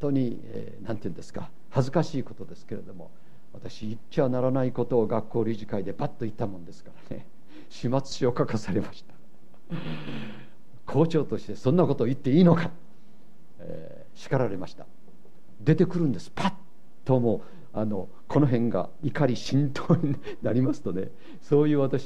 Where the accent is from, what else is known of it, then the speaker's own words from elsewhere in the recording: Osaka, Japan; born there; 特に私のようにあの荒っぽい大阪で生まれたものでありますと、